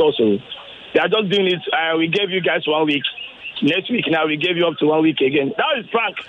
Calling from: Orile, Lagos, Nigeria; I'm calling from Orile.

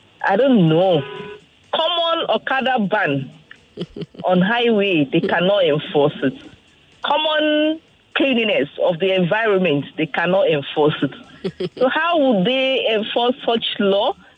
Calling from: Ajah, Lagos, Nigeria; I'm calling you from Aja

